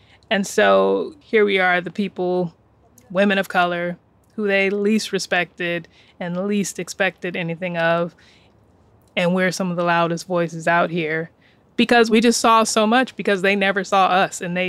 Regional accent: California, United States; born there; I like to say I was born in California, but born for New York.

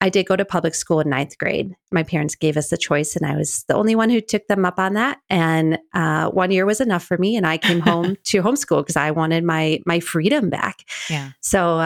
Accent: Wisconsin, United States; I grew up homeschooled in the Midwest in Wisconsin.

